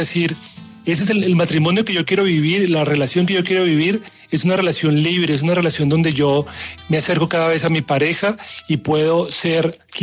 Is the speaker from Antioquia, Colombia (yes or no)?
no; Cali, Valle del Cauca, Colombia